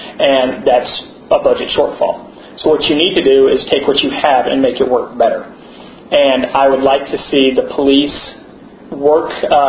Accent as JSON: {"language": "English", "town": "Houston", "region": "Texas", "country": "United States", "tie": "born or raised there", "said": "I'm not just a native Houstonian, I'm a native of District A. I was born and raised in District A, went from elementary school through high school in District A."}